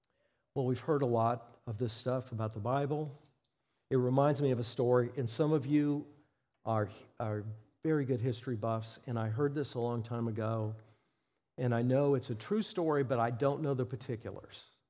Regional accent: Pompano Beach, Florida, United States; I grew up in Pompano Beach, but they would take us down in the youth group down to Miami.

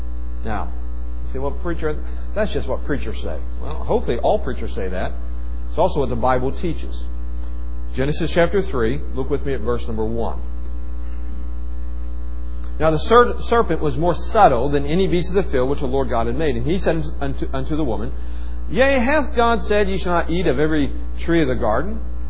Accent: West Virginia, United States; You know, I'm a kid from West Virginia. I mean, what do we know about airports?

